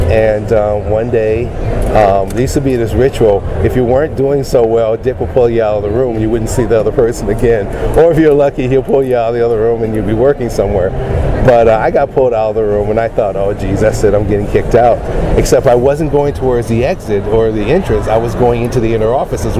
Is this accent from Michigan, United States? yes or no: yes; Detroit, Michigan, United States; my hometown of Detroit. It's weird to call Detroit a hometown because if you've ever been to Detroit, it's anything but a town. But it was a township outside Detroit